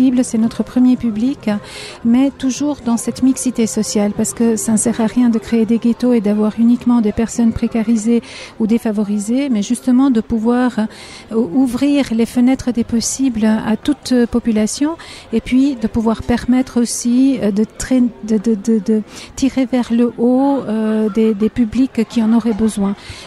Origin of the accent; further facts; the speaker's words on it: Tirana, Tirana County, Albania; French is a second language; moved away as an adult; now in Switzerland; Alors, moi, je suis venue à l'âge adulte en Suisse. Je suis venue en 92. Je viens de Tirana, d'Albanie.